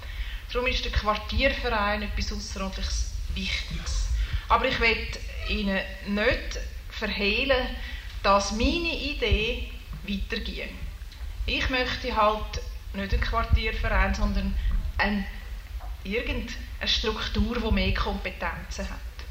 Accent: Zurich, Switzerland; weil einfach das Seefeld halt meine Heimat ist. Ihr wisst, ich musste ausziehen.

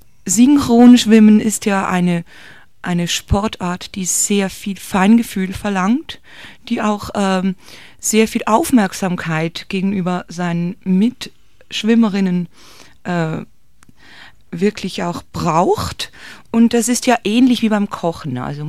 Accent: Eberswalde, Brandenburg, Germany; born there; Ich bin geboren in Eberswalde und in Eberswalde bin ich jetzt auch die Prinzipalin der Fachhochschule für Lebensgestaltung und Frauenkunde.

